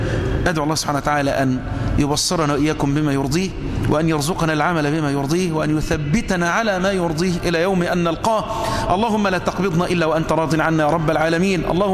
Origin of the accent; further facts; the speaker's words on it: Egypt; اللهم احفظ بلدنا مصر وسائر بلاد المسلمين.